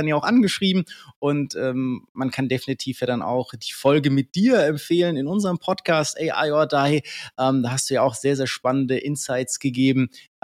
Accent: Herrenberg, Baden-Württemberg, Germany; Ich komme hier aus Herrenberg.

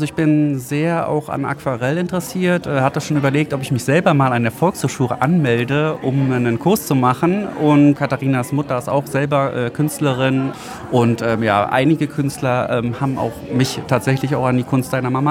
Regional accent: Berlin, Germany; ich komme ursprünglich aus Lichtenberg, bin in meinen ersten 2 Lebensjahren hier aufgewachsen

